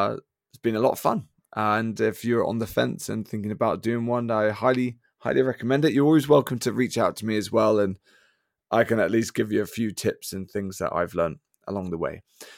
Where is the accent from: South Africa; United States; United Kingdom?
United Kingdom; And well, it's because I'm British, right?